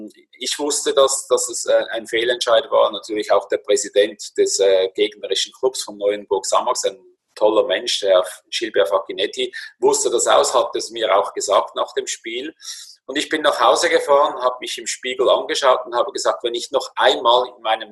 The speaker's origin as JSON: {"language": "German", "country": "Switzerland", "said": "Bei uns in der Schweiz war es Sion zum Beispiel eine Zeit lang, die extrem Druck gemacht haben auf den Schiedsrichter"}